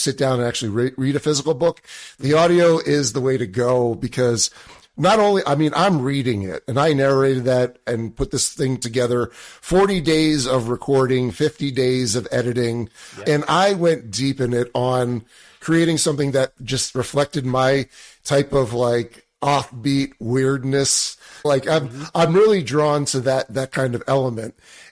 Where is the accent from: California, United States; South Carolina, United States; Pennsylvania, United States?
Pennsylvania, United States; I grew up outside of Philadelphia. So go Eagles.